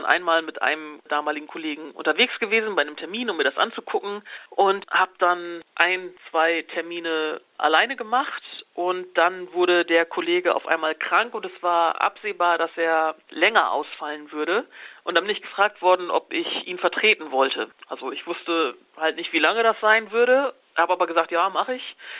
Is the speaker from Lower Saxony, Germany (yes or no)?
yes; Nordhorn, Lower Saxony, Germany; für mich als gebürtige Nordhornerin ist es natürlich auch eine große Ehre gewesen